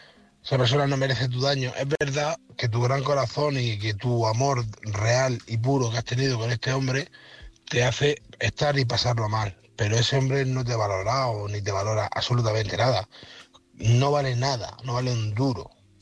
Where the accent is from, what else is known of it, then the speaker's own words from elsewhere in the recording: Murcia, Region of Murcia, Spain; de Murcia